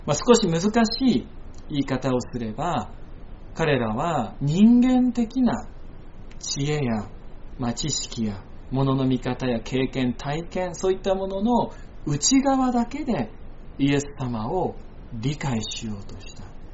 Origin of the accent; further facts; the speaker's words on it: Tochio, Niigata, Japan; 僕なんか新潟県の栃尾というとても小さな山に囲まれた町出身、村っていうかね、町ですけど出身なのでね